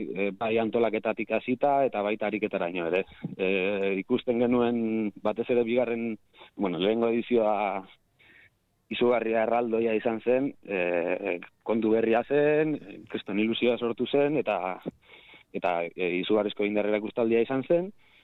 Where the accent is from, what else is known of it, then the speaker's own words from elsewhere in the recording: Lekeitio, Basque Country, Spain; Ni neu lekeitiarra naiz, arnazgune batekoa